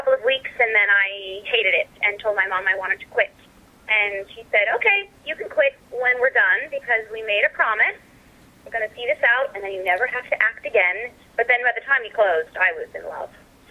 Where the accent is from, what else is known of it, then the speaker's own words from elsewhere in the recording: Los Angeles, California, United States; Well, I think a part of it is I grew up in Los Angeles, so all that television stuff came about because I was there, living there, growing up.